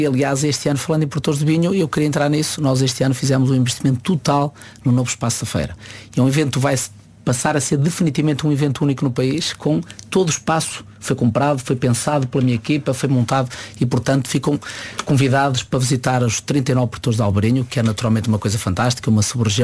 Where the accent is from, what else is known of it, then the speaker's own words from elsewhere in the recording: Monção, Viana do Castelo, Portugal; a mim enquanto monsanense, mas enquanto português